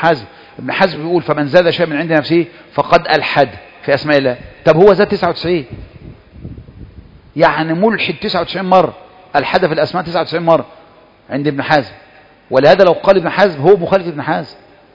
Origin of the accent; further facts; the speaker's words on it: Egypt; وغالب المخاطرات دي عندنا نحن كمصريين